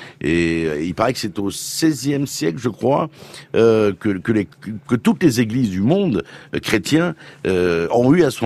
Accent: Corsica, France; chez nous en Corse

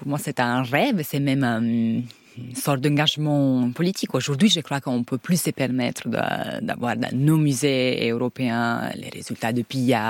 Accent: Italy; French is a second language; now in France; Moi, je suis italienne, mais j'ai perdu mes racines en Italie, j'ai perdu ma famille, mais je suis très content d'habiter en France, mais je ne suis pas française.

